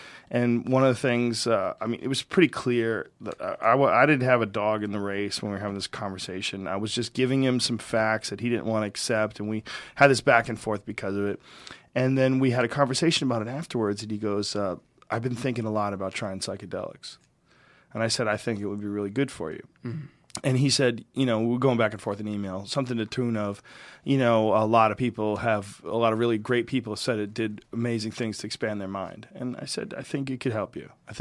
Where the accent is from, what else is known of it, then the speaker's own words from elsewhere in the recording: Boston, Massachusetts, United States; accent: Boston; My Boston accent came out hard for some reason. I'm trying to fight that since birth.